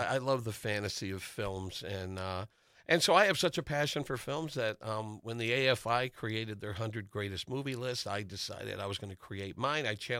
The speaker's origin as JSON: {"language": "English", "region": "Midwest", "country": "United States", "tie": "born or raised there", "said": "growing up in the Midwest, you know, you go in, it's escapism."}